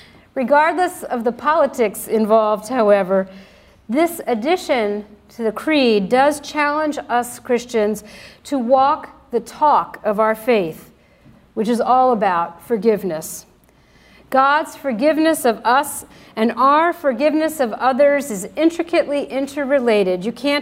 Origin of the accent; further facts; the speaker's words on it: Pennsylvania, United States; Growing up in Lancaster County, I witnessed the Amish community practicing forgiveness in lots of different situations